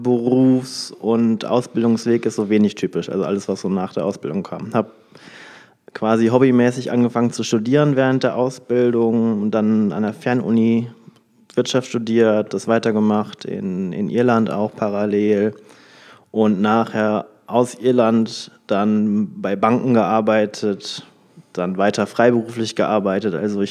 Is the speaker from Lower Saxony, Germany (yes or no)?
no; North Rhine-Westphalia, Germany; now in Düsseldorf, Germany; Also ich komme aus einem ganz, ganz kleinen Kuhdorf am linken Niederrhein, aus Fährth. Und mittlerweile hat es mich in die große, weite Welt getrieben, 40 Kilometer weiter nach Düsseldorf.